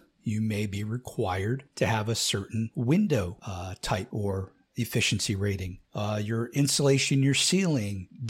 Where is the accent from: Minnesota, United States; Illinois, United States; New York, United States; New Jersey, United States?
New Jersey, United States; You could probably tell I'm from Jersey, right? It's not water, it's water, right?